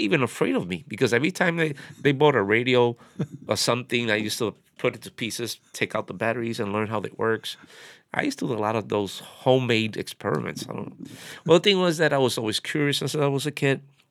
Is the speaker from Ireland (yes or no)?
no; Puerto Rico; But I remember everybody used to ask, where are you from? And from Puerto Rico.